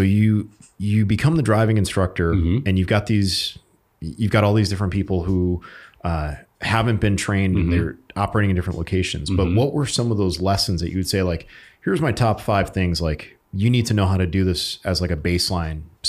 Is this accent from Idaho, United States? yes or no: no; Connecticut, United States; And people are going to be like, oh, no, New York is worse. I grew up in Connecticut.